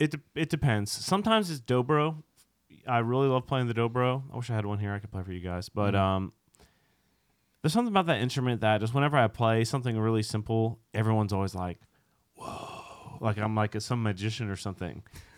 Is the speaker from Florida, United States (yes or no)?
yes; Fort Lauderdale, Florida, United States; I'm from Fort Lauderdale.